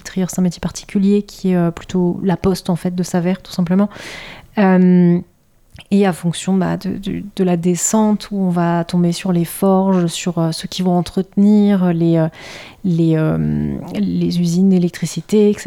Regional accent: Besançon, Bourgogne-Franche-Comté, France; Oui, je viens de Besançon, en Franche-Comté.

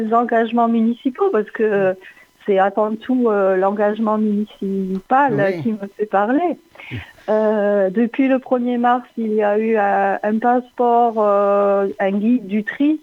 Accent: Saint-Pargoire, Occitanie, France; Voilà, on est de Saint-Pargoire, la Gamasse.

